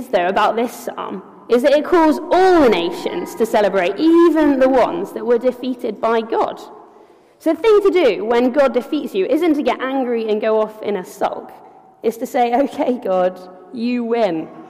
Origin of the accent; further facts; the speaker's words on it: Wales, United Kingdom; But I'm Welsh.